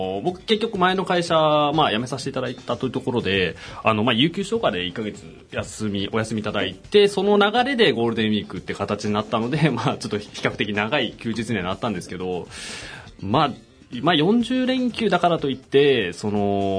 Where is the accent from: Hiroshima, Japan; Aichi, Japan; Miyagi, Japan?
Hiroshima, Japan; 僕広島なので出身がですね、